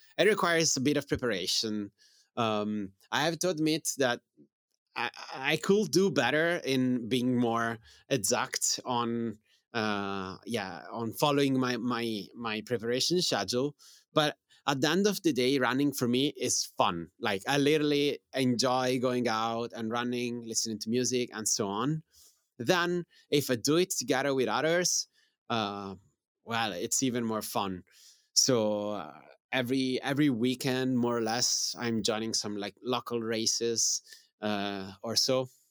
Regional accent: Italy; And what is even great is that I'm from Italy.

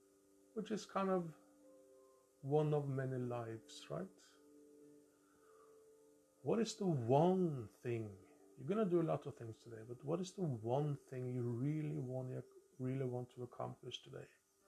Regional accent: Norway; English is a second language; Growing up in Norway with one TV channel and one radio channel, and we had like one radio show a week where we could listen to pop music.

